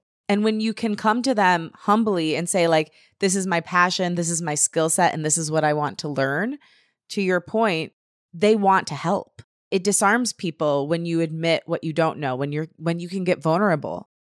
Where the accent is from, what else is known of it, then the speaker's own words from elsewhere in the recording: Detroit, Michigan, United States; I was raised in Metro Detroit. I'm 100% Italian. I went to Michigan State University